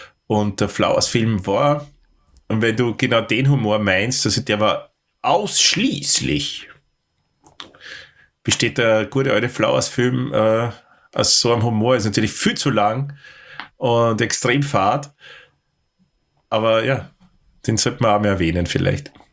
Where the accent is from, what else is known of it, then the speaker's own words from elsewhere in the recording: Austria; als Österreicher